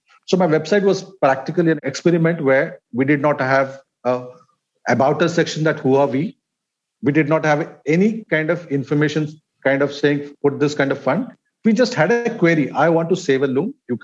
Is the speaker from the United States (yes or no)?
no; Kerala, India; His first collection was from Kerala, my home state.